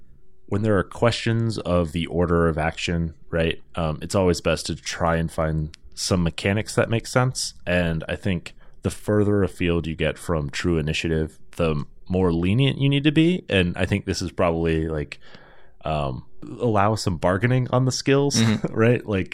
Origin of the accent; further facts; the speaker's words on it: Georgia, United States; Sorry, I'm from Georgia.